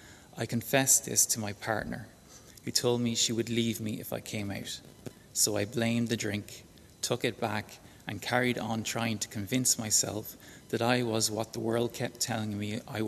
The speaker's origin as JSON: {"language": "English", "town": "Drogheda", "region": "Leinster", "country": "Ireland", "tie": "born or raised there", "said": "Growing up near Drogheda, a town with a population at the time of approximately 35,000, I was told it couldn't possibly be me."}